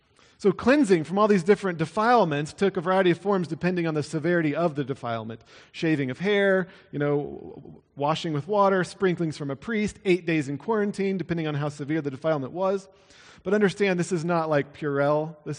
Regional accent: Iowa, United States; You know, there were not 613 laws in my hometown in Iowa if you wanted to get on God's good side.

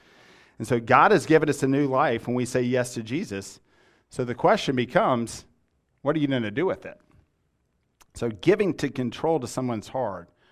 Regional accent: Atlanta, Georgia, United States; I'm from Atlanta, but my wife's from Birmingham.

